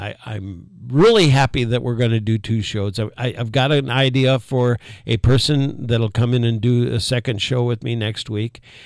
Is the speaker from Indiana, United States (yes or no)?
yes; South Bend, Indiana, United States; I was brought up in South Bend, Indiana, home of Buttigieg, Pete Buttigieg